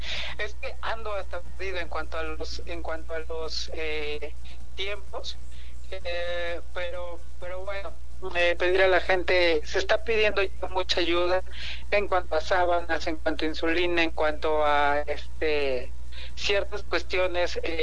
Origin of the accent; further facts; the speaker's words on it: Mexico City, Mexico; born there; muy triste ver Ciudad de México, que pues es donde yo vivo, es donde yo nací